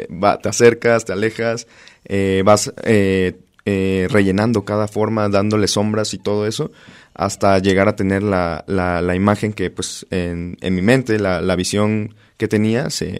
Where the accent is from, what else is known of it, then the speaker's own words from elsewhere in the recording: Veracruz, Mexico; moved away as an adult; now in Guadalajara, Mexico; Yo, pues, soy de Veracruz. Uh-huh. Vine hace 4 años aquí a Guadalajara y, bueno, creo que el estado me ha acogido muy bien y, pues, bueno, yo ya me siento tapatío.